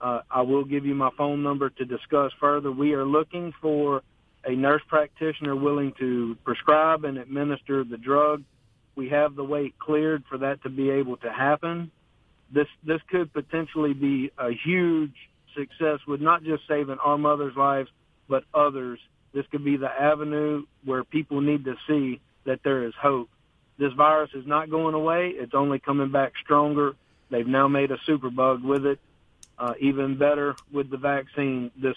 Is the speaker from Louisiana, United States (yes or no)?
yes; Pearl River, Louisiana, United States; We're from Louisiana. I'm from Pearl River.